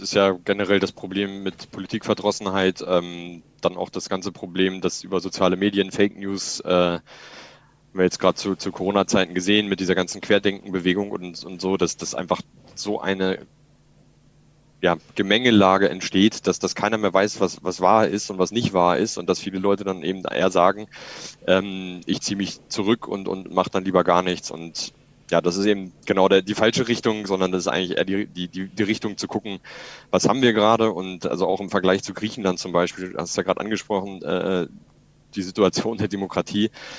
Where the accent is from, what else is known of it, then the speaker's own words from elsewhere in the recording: Pforzheim, Baden-Württemberg, Germany; Ja, ich habe ja gesagt, ich komme aus Pforzheim.